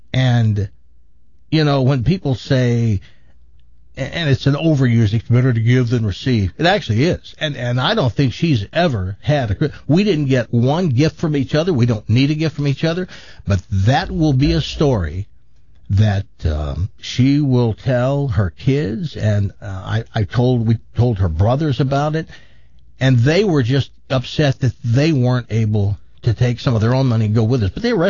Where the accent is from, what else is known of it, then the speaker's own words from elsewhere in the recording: the South, United States; Yet we started talking about how we grew up in the South, and it was incredible, the similarities.